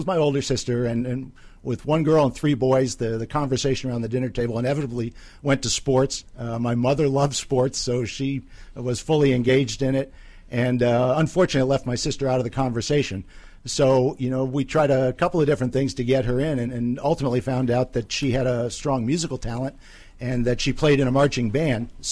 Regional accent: Rochester, New York, United States; I grew up in Rochester, New York on Lake Ontario in the snow belt.

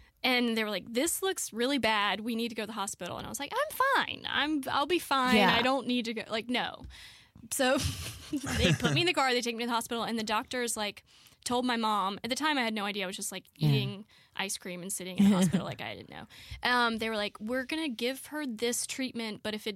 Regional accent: Georgia, United States; I mean, I feel like growing up in Georgia, like I played in a creek.

